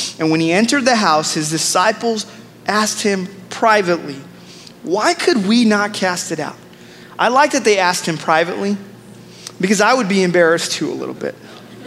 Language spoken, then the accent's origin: English; India; And I realized the other day as an Indian, when I talk about a praying elephant, I got to clarify some stuff.